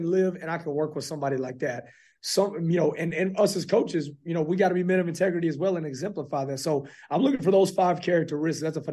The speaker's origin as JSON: {"language": "English", "town": "Fort Worth", "region": "Texas", "country": "United States", "said": "You know, I'm originally from Fort Worth, Texas, and I always joked around."}